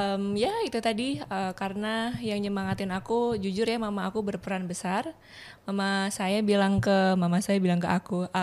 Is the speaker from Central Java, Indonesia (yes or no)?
no; Yogyakarta, Special Region of Yogyakarta, Indonesia; Aku aslinya darahnya Jogja, cuman kemarin waktu ikut Putri Indonesia, karena atribusi aku Apnon, Apnon Jakarta Barat, jadinya represent DKI Jakarta 1.